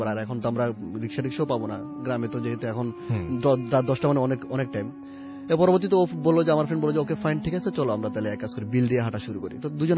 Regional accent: Dhaka, Dhaka Division, Bangladesh; আমি ঢাকা ওয়ারি থেকে আসছি।

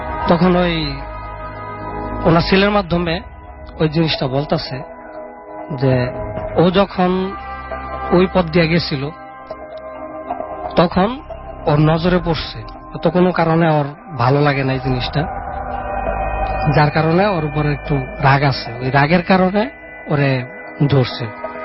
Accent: Narayanganj, Dhaka Division, Bangladesh; now in Dhaka, Bangladesh; আমার বাসা নারায়ণগঞ্জের 2500 থেকে।

